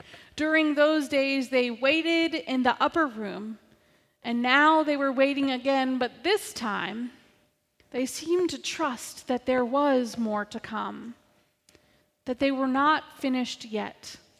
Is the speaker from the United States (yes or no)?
yes; Virginia, United States; I grew up on the Rappahannock River.